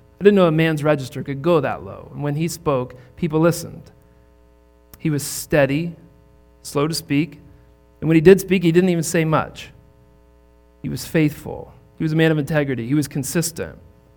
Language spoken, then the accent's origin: English; Indiana, United States; I grew up in Indiana. We did not see guys like Ben all that often. Indiana has NASCAR fans like Wyoming has cowboys.